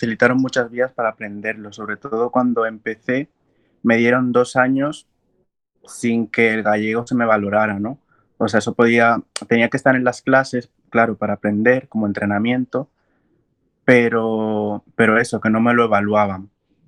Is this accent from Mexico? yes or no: no; Dominican Republic; now in Galicia, Spain; soy un estudiante de origen dominicano y bueno, de momento vivo en Galicia.